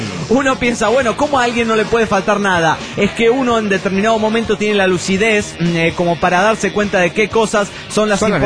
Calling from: Monterrey, Nuevo León, Mexico; de Monterrey, Nuevo León, México.

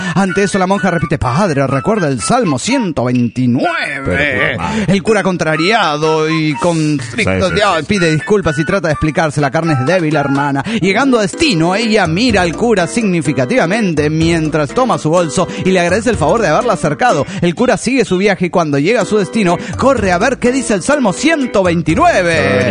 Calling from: Morelia, Michoacán, Mexico; Vengo desde Morelia, Michoacán, paisanos, para decir lo siguiente.

